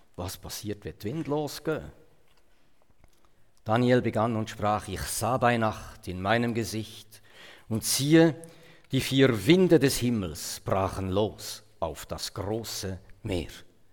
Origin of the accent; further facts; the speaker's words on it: Switzerland; Wir in der Schweiz haben höhere Berge und tiefere Täler. Und ich als Schweizer habe ein Tal gesucht.